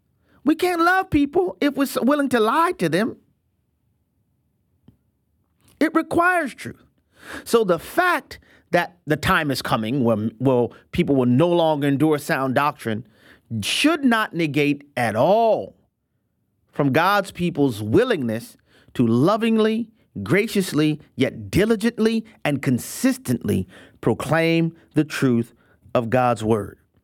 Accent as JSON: {"language": "English", "region": "Louisiana", "country": "United States", "tie": "born or raised there", "said": "I'm grateful for the opportunity to help serve families in North Louisiana, my home state."}